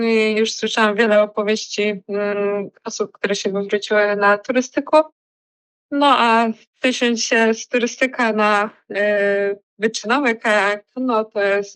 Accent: Czechowice-Dziedzice, Silesian Voivodeship, Poland; Ja pochodzę z Czechowic-Dziedzic. No i to jest miasto właśnie z tradycjami kajakowymi.

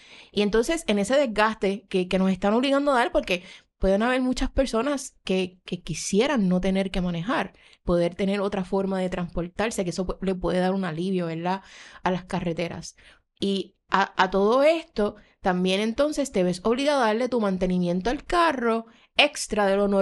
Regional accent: Bayamón, Puerto Rico; Yo me crié en Bayamón, allá en Santa Elena.

